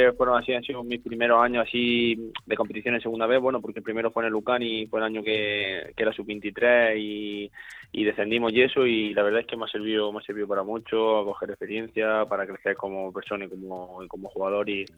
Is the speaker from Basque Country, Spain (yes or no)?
no; Region of Murcia, Spain; me gusta mucho mi tierra y estar allí en la zona y en algún equipo murciano siempre bonito